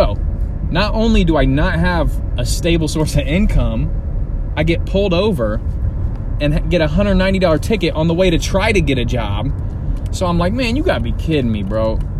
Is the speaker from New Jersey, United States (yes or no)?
no; Terre Haute, Indiana, United States; I'm here back in Indiana and like in my hometown of Terre Haute, and I didn't want to leave home again yet.